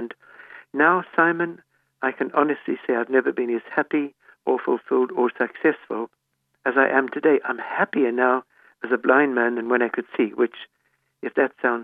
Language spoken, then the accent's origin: English; Zimbabwe; now in United Kingdom; growing up in Zimbabwe